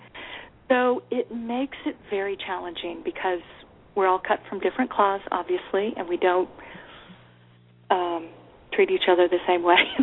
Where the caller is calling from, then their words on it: Texas, United States; I'm calling from Texas.